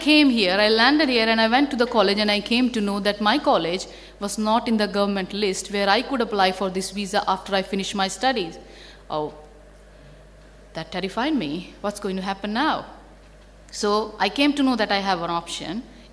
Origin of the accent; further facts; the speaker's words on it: India; moved away as an adult; When I came from India, you know, God called me.